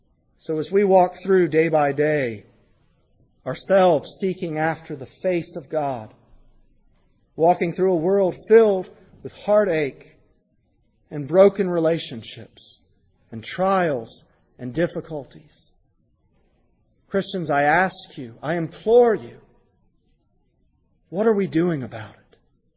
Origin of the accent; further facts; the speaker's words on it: the South, United States; Well, I'm an American. I'm a Southerner.